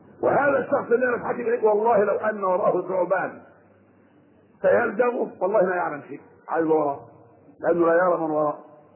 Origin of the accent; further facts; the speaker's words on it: Egypt; انما احنا مصريين